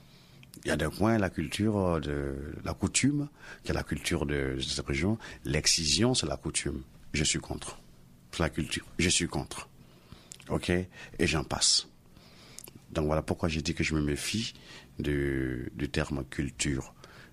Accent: Abidjan, Côte d’Ivoire; ma choriste, on vient du même quartier, d'Abidjan, on vient du même village.

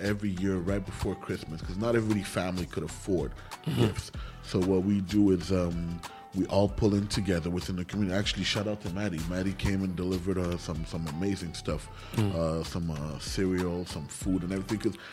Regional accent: Montreal, Quebec, Canada; I'm from the hood. I'm from Ama Bay.

